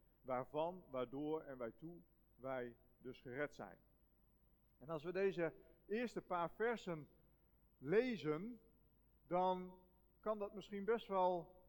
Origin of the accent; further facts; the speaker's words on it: Groningen, Netherlands; Ik kom uit Groningen.